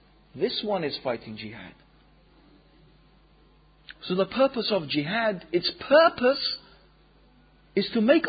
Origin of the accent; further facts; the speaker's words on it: England, United Kingdom; also born or lived in Tanzania; even me as an English Muslim, born, actually I was born in Tanzania, but anyway, that's a different aspect. But, you know, my father and my ancestors are English. As in white Anglo-Saxon English. But I still consider myself as a Muslim now. Because my ummah is England.